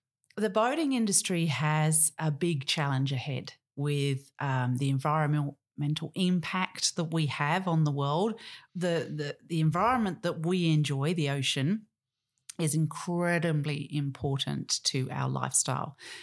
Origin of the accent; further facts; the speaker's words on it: Australia; So I know as an Australian, that we look to the MIA, the BIA and AMEX